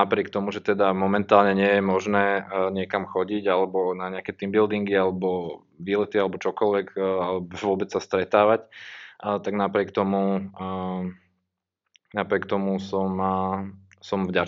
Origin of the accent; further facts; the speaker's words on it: Bratislava, Bratislava Region, Slovakia; som z Bratislavy, aj som tu študoval na vysokej škole.